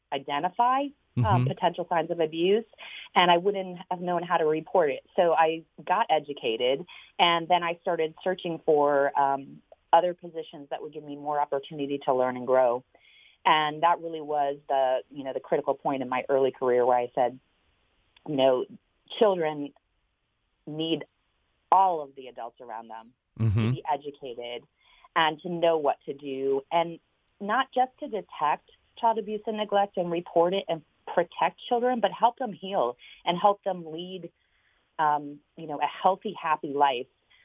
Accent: Massachusetts, United States; moved away as an adult; No, actually, I grew up just outside of Boston, in Massachusetts, and moved to Florida to come to college.

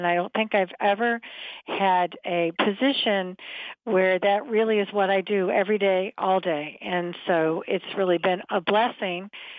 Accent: Minnesota, United States; born there; also born or lived in New York; Well, I was born in Minnesota to very, very young parents. They were 17 and 18. And ultimately, I moved to the state of New York.

